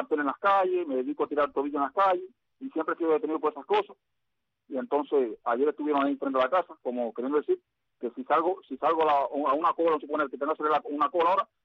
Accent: Cuba; yo soy cubano y vivo en Cuba.

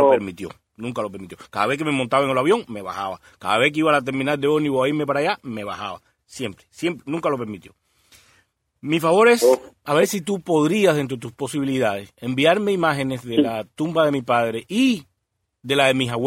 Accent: Havana, La Habana, Cuba; Yo no, yo soy habanero de pura cepa.

